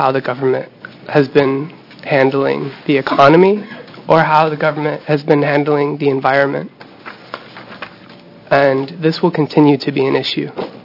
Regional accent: Oregon, United States; I'm from Clatsop County.

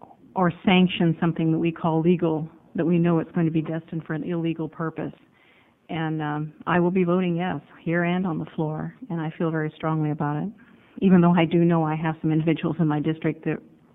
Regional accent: Arizona, United States; I came from Arizona where it was quite popular at one time.

